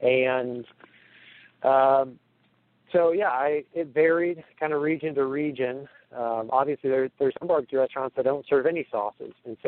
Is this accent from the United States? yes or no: yes; Missouri, United States; I grew up in Missouri, a Kansas City fan.